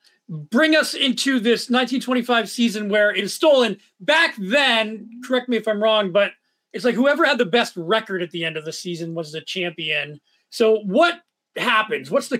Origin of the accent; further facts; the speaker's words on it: Pennsylvania, United States; growing up in Pennsylvania, this is one of those stories that, you know, you kind of hear.